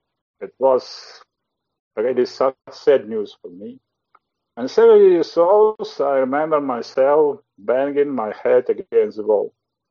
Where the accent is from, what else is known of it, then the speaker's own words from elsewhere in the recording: Kyiv, Ukraine; I'm recovering from depression. I'm from Kyiv, Ukraine. I'm 47 years old